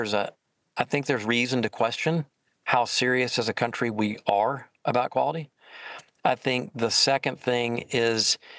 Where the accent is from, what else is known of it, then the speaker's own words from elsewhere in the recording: Nashville, Tennessee, United States; And Jack knew that I was from Nashville, and he knew about my history in the music business.